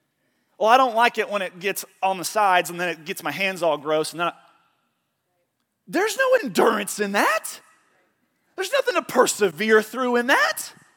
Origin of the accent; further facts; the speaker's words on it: Oklahoma, United States; and I'm from Oklahoma, so sometimes it's hard for me to read whenever I look.